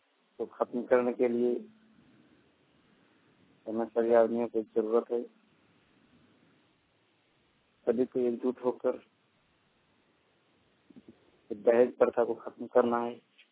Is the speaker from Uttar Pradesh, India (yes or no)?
no; Jharkhand, India; मैं झारखंड कोडरमा जिला से हूँ।